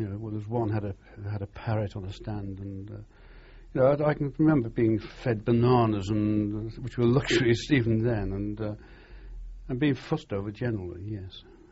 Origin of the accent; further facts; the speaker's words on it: Liverpool, North West England, United Kingdom; born there; I was born in Liverpool and West Kirby in 1920, October 14th, 1920.